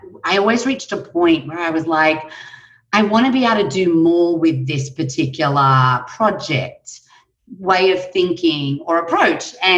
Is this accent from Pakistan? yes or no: no; Australia; I'm Australian, I'm a citizen of the world